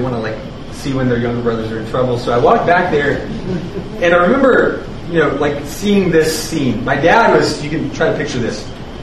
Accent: Arkansas, United States; It happened when I was a little boy. I grew up in Arkansas, and I remember one time my younger brother had gotten in trouble with my dad.

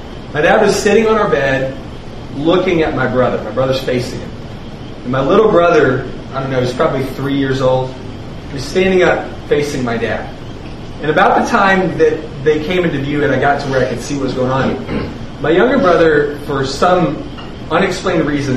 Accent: Arkansas, United States; It happened when I was a little boy. I grew up in Arkansas, and I remember one time my younger brother had gotten in trouble with my dad.

